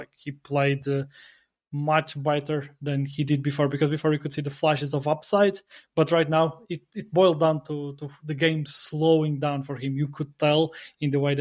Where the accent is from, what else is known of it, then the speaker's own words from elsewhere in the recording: Portugal; I'm from Portugal.